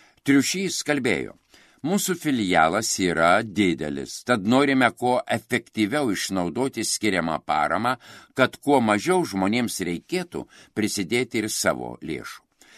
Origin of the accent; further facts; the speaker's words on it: Telšiai, Telšiai County, Lithuania; Kadangi esame iš Telšių, mums pajūris yra netolimas, tad mielai į jį vykstame.